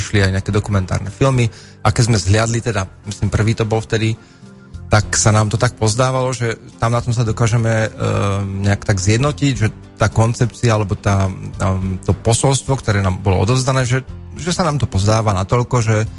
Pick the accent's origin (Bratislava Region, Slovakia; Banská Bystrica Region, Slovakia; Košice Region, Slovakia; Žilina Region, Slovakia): Žilina Region, Slovakia; Martin; narodil som sa v Martine, vyrastol som tu, vyštudoval som tu všetky školy, ktoré som vedel a mohol.